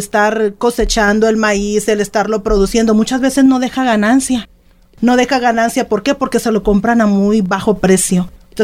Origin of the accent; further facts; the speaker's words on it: Nayarit, Mexico; me estoy retomando a mi pueblo, Nayarit, donde se dice que principalmente viene el frijol